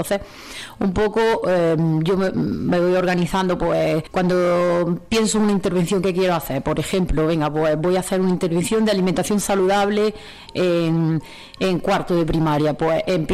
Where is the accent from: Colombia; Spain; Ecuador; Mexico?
Spain; Las Norias, Andalusia; now in Almerimar, Spain; de aquí, de Las Norias, ¿vale? Hace 20 años me casé y me fui a vivir a Almerimar, vivo con mi marido y tengo dos hijos. Pero yo soy nacida y criada aquí en Las Norias